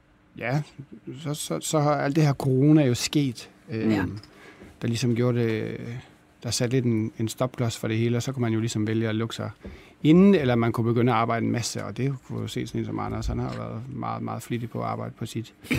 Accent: Aarhus, Central Denmark Region, Denmark; now in Copenhagen, Denmark; Mit hjerte vil altid ligge i Aarhus, hvor jeg er opvokset.

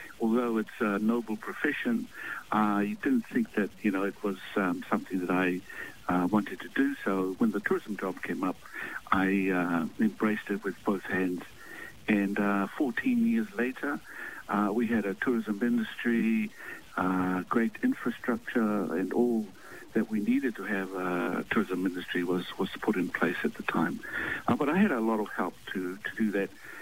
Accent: Niue; also born or lived in New Zealand; I spent some time firstly here in New Zealand, and then I went back to Niue and spent the rest of my youth there learning the language, because I had to start learning the language from the start all over again and going back to Niue.

